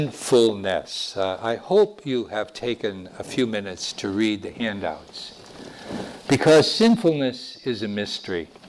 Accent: Wilkes-Barre, Pennsylvania, United States; As a little child, when I was growing up in Wilkes-Barre, Pennsylvania, I was taught how to go to confession.

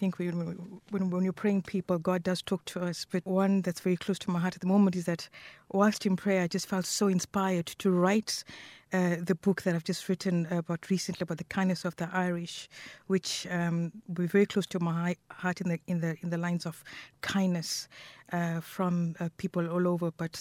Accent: Malawi; now in Ireland; I'm basically from Malawi. I've been in Ireland for 23 years, and it's just an amazing country to be in.

